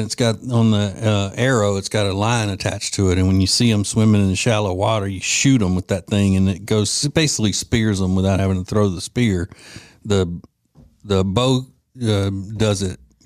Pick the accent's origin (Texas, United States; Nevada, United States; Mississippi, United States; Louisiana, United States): Louisiana, United States; You know, I'm from Louisiana, so I caught a big gar one time.